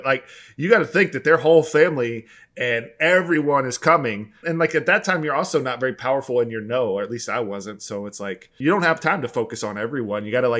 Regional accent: Arlington, Texas, United States; And, you know, growing up in Arlington.

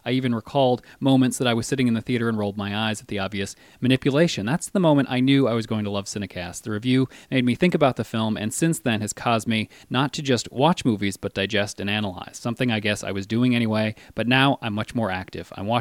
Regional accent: London, Ontario, Canada; I'm from London, Ontario, Canada

